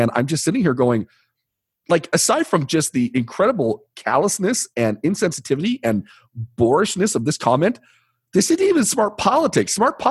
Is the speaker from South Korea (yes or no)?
yes; South Korea; Because I'm from South Korea.